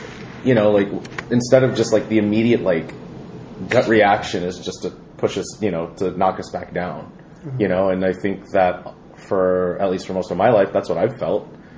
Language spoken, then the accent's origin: English; Philippines; You know, just based on our history and our heritage and our culture, it's very, you know, you can't explain what being a Filipino is.